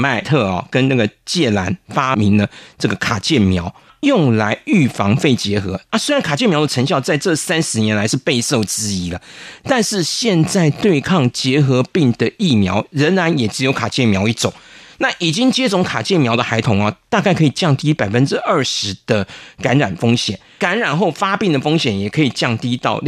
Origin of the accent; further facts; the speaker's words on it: Taiwan; 那我们台湾人的疤是一个圆形的嘛。